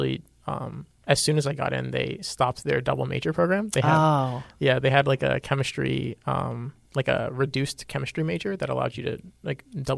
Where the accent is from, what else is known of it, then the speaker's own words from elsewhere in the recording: Virginia, United States; I grew up in Northern Virginia.